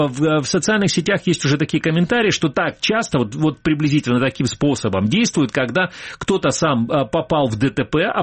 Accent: Feodosia, Crimea, Ukraine; вот я родился, и в детстве мое прошло в Феодосии

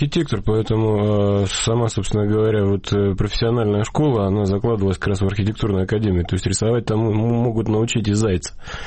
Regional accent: Novosibirsk, Novosibirsk Oblast, Russia; Да, я родом из Новосибирска.

